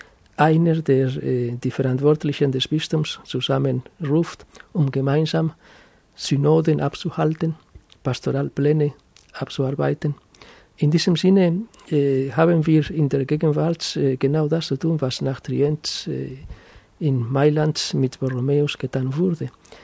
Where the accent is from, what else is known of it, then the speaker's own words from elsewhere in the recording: Spain; Ich bin in Spanien aufgewachsen